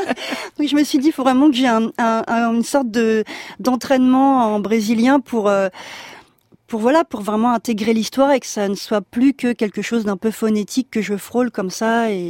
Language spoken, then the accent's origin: French; France; accent: French; French is a second language; Je m'efface un peu avec mon accent français, en tout cas, mais léger.